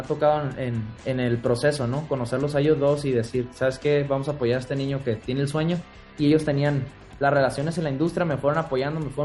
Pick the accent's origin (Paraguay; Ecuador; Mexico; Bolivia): Mexico; Como diseñadores mexicanos